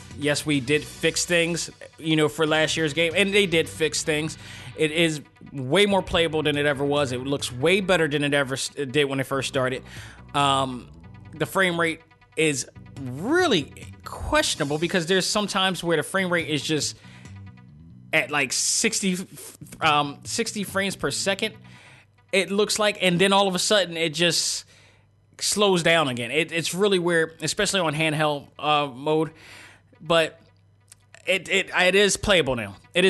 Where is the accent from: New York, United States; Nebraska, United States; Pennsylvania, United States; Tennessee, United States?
Pennsylvania, United States; Philadelphia; Now, as a Philadelphia person, just for the fact that I'm from Philadelphia, we are a Philadelphia-based brand